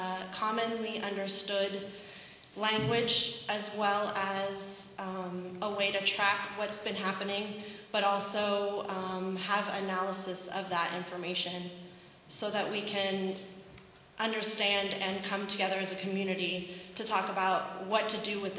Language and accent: English; Orcas Island, Washington, United States; I am from Orcas Island.